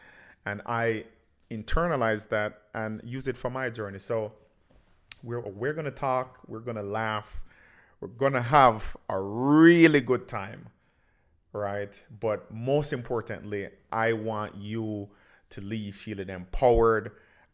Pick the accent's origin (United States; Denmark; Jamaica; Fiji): Jamaica; moved away; because that is who I am, right? I'm a Jamaican, I'm an immigrant, and Patois is a part of me.